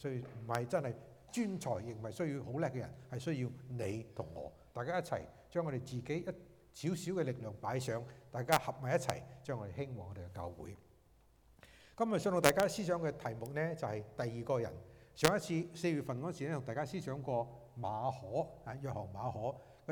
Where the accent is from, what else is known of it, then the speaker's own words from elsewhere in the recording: Guangdong, China; 我哋廣東人咧，有好多時候有啲咁嘅名都佢嚇